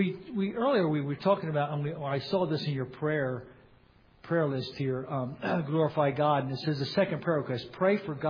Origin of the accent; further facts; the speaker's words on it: Delaware, United States; For you that don't know, I grew up in Delaware, so I know it well.